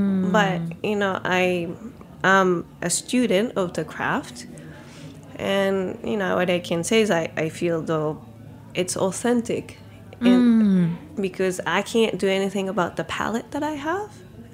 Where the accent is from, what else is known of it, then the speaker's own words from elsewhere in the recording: Fukuoka, Japan; And I picked it because it relates back to my hometown. And if you're from Fukuoka, it'll be like, oh, that's what it's from.